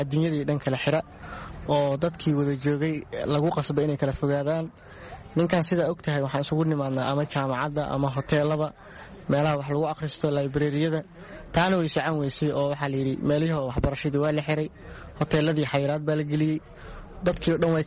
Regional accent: Mogadishu, Banaadir, Somalia; now in Borama, Somalia; halkii aan waxaan u laabtay halkii aan ka imid muqdishoan tegey hadda markuu idlaaday bishii sebtembar ayaana boorama ku soo laabanay

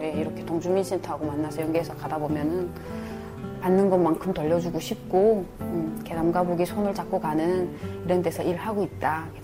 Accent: North Korea; 내가 저쪽에 탈북민이라는 거를 감춰고 끝까지 그만둔 거.

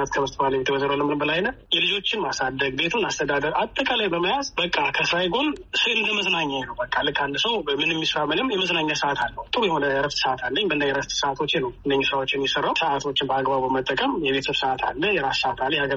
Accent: Addis Ababa, Ethiopia; now in Doha, Qatar; ተወልጄ ያደኩት አዲስ አበባ ነው። ባለትዳርና የአራት ልጆች አባት፣ ልዩ ሙያ ስለ ከአዲስ አበባ ስነ ጥበብ ትምህርት ቤት በስል ተመረቄ። ላለፉት 18 ዓመት ግን በአቪዬሽን ፊልድ ላይ ነው የሰራ የምገኘው። አሁን የምኖርበት ሀገር ካታር ዶሃ ውስጥ ነው የምኖረው።

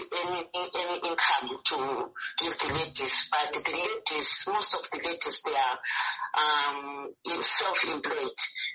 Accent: Bulawayo, Zimbabwe; I am from Blawayo

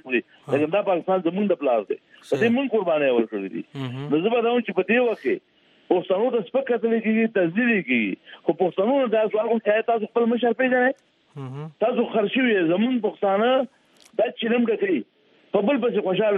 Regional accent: Afghanistan; زه خپل افغان یم

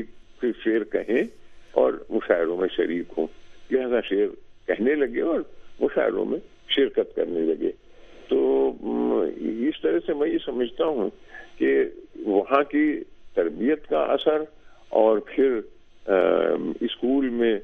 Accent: Rudauli, Uttar Pradesh, India; تو اس طرح سے میں رودولی میں پیدا ہوا، اور میری ابتدائی تعلیم و تربیت رودولی ہی میں ہی ہوئی. میرا تعلق ایک چھوٹے سے ذمہ دار خاندان سے تھا،

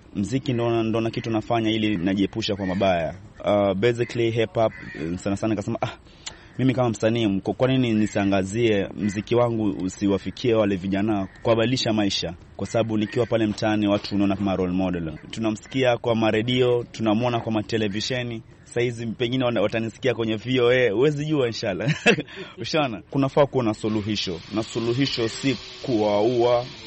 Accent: Mombasa, Mombasa County, Kenya; nimezaliwa na kulelewa Mombasa, nafanya hip hop.

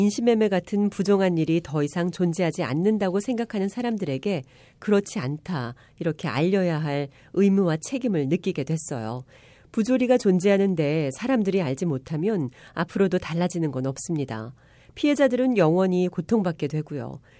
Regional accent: Phnom Penh, Cambodia; 어린 시절에 외국 생활을 했어요. 캄보디아 수도 프놈펜에서 자랐습니다. 저희 아버지께서 인신매매 방지를 위한 국제기구에서 활동하셨거든요.

